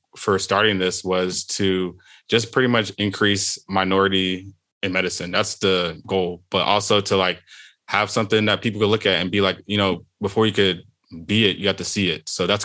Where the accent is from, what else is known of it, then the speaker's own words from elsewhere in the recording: Houston, Texas, United States; And now I am going by my Nigerian name. I am from Houston, Texas.